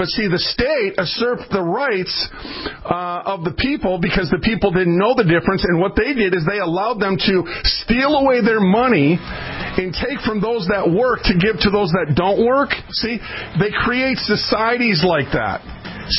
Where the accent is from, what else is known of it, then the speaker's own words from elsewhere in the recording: Minneapolis, Minnesota, United States; I was raised in North Minneapolis. I moved 37 times from Minneapolis, St. Paul, back and forth.